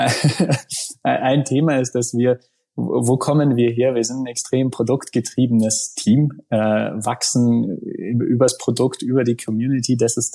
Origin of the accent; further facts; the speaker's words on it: Kleinwalsertal, Vorarlberg, Austria; Also ich komme ursprünglich aus dem Kleinwalsertal, genau, da haben wir angefangen.